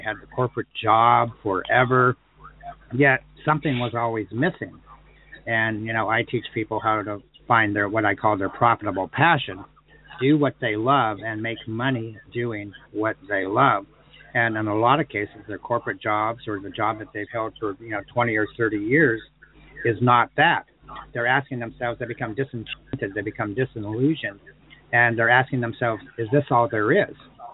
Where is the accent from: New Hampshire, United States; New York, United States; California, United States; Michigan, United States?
California, United States; and I grew up in California, and I can tell you fame and fortune is not all it's cracked up to be